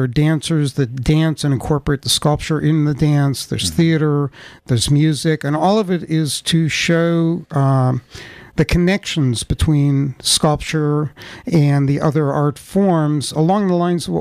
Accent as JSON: {"language": "English", "town": "Cleveland", "region": "Ohio", "country": "United States", "tie": "born or raised there", "also_born_or_lived": "New York", "said": "we're from New York, and although I grew up in Cleveland"}